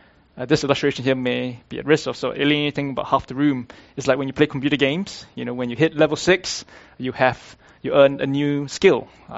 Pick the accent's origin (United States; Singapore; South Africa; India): Singapore; Many of you would know that I'm from Singapore. That's where I grew up in, and I did university in Singapore.